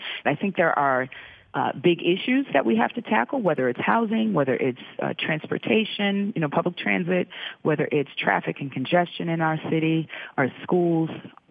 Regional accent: Boston, Massachusetts, United States; Boston is an amazing city. It is my hometown. I love it dearly.

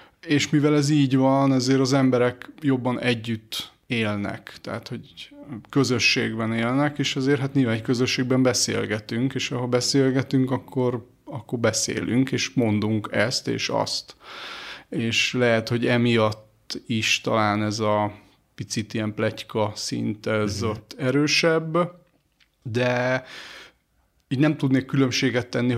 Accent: Greece; now in Hungary; én egy Magyarországon élő görög vagyok, akinek Magyarország is a hazája. Úgyhogy hazámként gondolok Magyarországra, de azért a szívem csücske az Görögország

